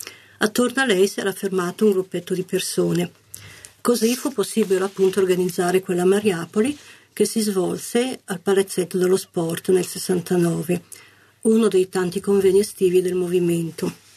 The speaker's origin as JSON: {"language": "Italian", "region": "Lombardy", "country": "Italy", "moved": "yes", "said": "io vengo dalla Valtellina ma sono qui da 40 anni, quindi vabbè, posso dire qualcosa"}